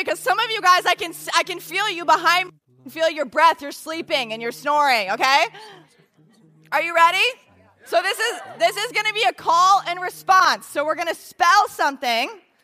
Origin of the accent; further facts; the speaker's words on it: Michigan, United States; We took planes, trains, and automobiles to get here, and I'm from America. We're all from Michigan, and I love coming to Canada.